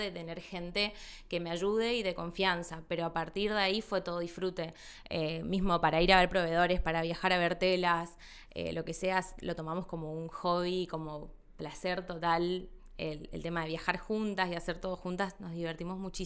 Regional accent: Corrientes, Argentina; Yo estudié en Resistencia y soy de Corrientes Capital.

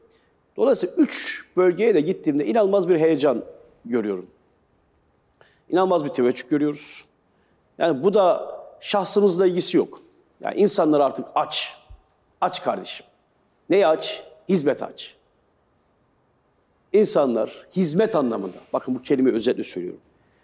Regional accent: Simav, Kütahya, Turkey; also born or lived in Demirci; Yani benim çocukluğum işte Simav'da geçti, Demirci'de doğdum, Kütüm, Sındırgı. Bizim bu ilçenin tamamının şehri İzmir'dir.

